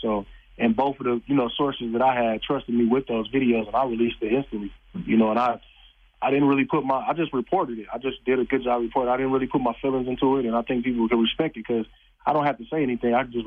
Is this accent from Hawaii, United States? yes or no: no; Flint, Michigan, United States; I mean, I'm from, born and raised in Flint, Michigan, so it's a total different culture shock